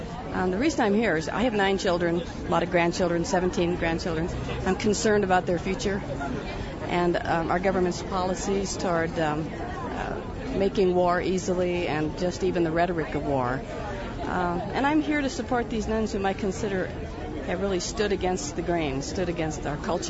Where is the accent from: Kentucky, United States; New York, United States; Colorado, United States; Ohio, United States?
Colorado, United States; Arvada; I'm from Arvada.